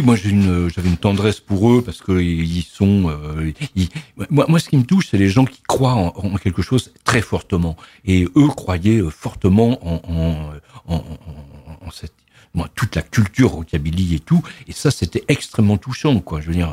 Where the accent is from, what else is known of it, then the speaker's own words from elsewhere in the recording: Évreux, Normandy, France; j'ai grandi à Évreux, j'ai fait mes études ici. Je suis parti juste quelques années à Perpignan dans les années 74-75 et je suis revenu à Évreux en 75.